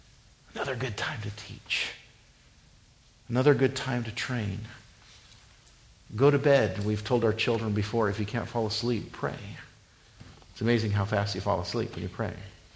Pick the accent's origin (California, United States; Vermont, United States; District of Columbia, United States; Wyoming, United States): Wyoming, United States; I grew up in Wyoming, and I went to school in Wisconsin. It was I think it was like a 21-hour drive for me.